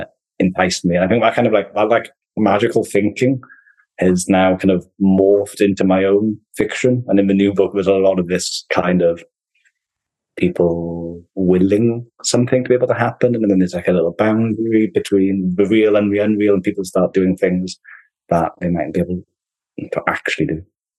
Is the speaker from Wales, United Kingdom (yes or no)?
yes; Caerphilly, Wales, United Kingdom; I grew up in Caerphilly, South Wales. I'm one of three.